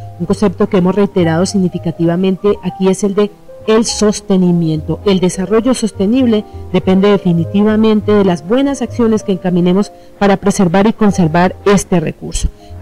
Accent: Colombia

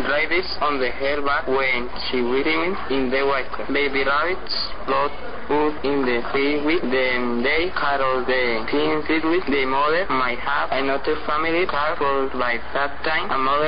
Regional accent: Bucaramanga, Santander, Colombia; I am 15 years old, I am from Bucaramanga, Santander, Colombia. I study at Promoción Social del Norte High School.

